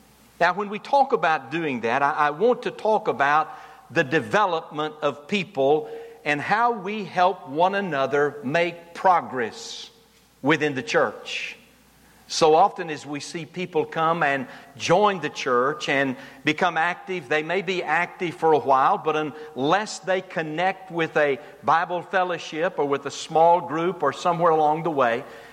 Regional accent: Texas, United States; accent: deep East Texas; Well, it's just good to be back in Texas, and even if this is a deep East Texas accent, you've not made fun of it

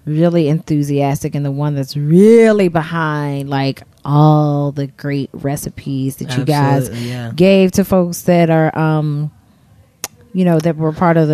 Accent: Athens, Georgia, United States; And it so reminds me of my hometown, Athens, Georgia.

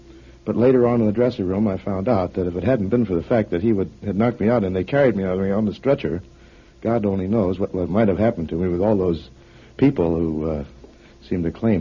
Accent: St. Louis, Missouri, United States; St. Louis, Missouri.

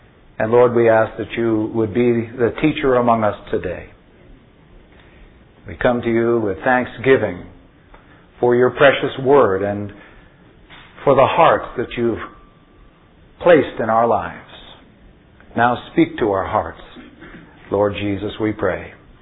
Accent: New York, United States; I come from New York, and I've been through these parts on other occasions

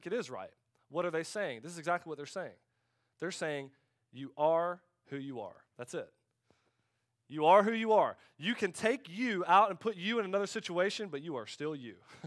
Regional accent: Middleburg, Florida, United States; So I grew up in Middleburg, Florida, the birthplace

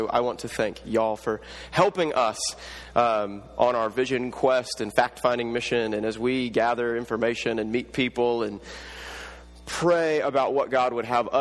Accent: Kansas, United States; I'm from Kansas originally, married into the East Coast, and I have embraced that term

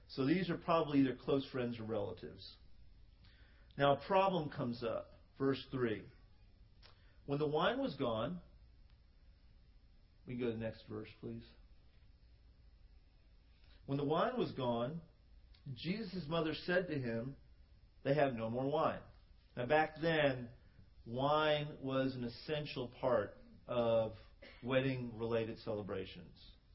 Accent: United States; I grew up in the United States, and so it was so weird for me.

